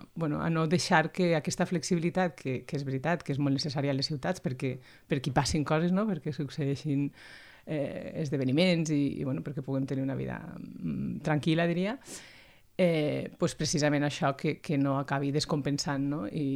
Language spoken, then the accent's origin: Catalan; Valencia, Valencian Community, Spain; now in Sabadell, Spain; actualment no visc a Barcelona. De fet, jo sóc valenciana, sóc de València i porto vivint a Barcelona gairebé 20 anys. Actualment no resideixo ni tan sols a l'àrea metropolitana, estic vivint a Sabadell.